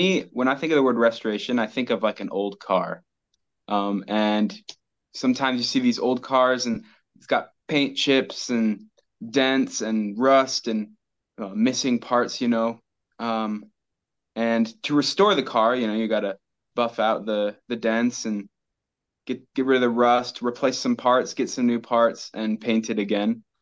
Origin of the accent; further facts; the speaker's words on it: Kaysville, Utah, United States; now in Salem, United States; I'm from Kaysville, Utah. It's just about 20 minutes north of Salt Lake City or so.